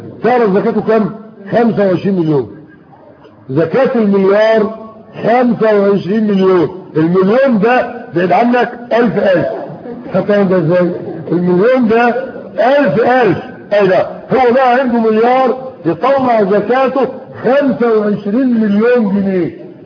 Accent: Egypt; ده الحصل عندنا في مصر

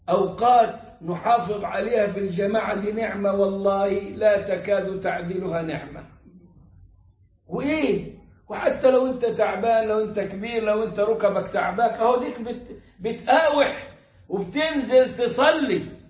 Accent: Egypt; عندنا في مصر

